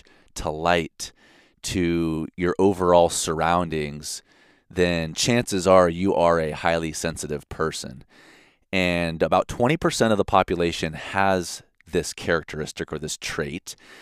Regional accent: California, United States; cause I'm from the Bay Area and it's like, I never see the same person twice as well.

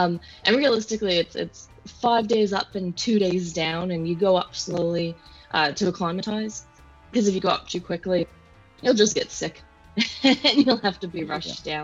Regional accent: Ontario, Canada; now in New Zealand; I'm a Canadian, but living in New Zealand. So I grew up just outside of Toronto, but then I moved to New Zealand 3.5 years ago

